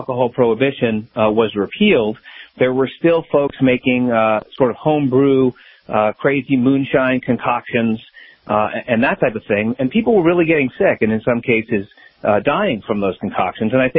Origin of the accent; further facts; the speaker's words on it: Massachusetts, United States; Certainly in my home state here, our home state of Massachusetts, they've done that.